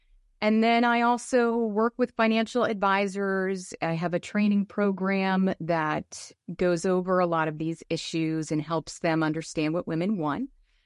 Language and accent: English; New York, United States; I'm originally from the New York area, and I worked at a lot of big firms in New York